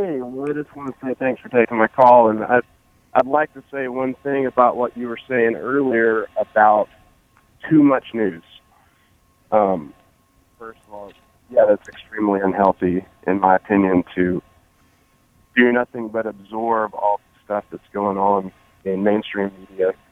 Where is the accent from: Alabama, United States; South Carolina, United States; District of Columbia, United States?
Alabama, United States; and I'm a conservative, and I'm from Alabama. I've been around a lot of this Confederate memorial stuff